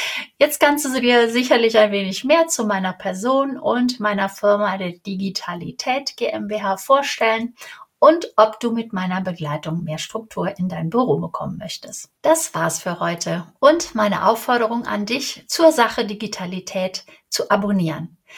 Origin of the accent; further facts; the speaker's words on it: Cologne, North Rhine-Westphalia, Germany; Ich bin Kölnerin.